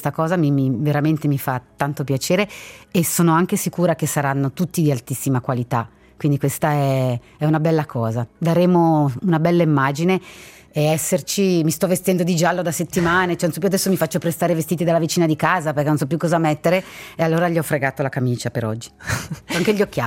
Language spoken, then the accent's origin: Italian; Ticino, Switzerland; noi ticinesi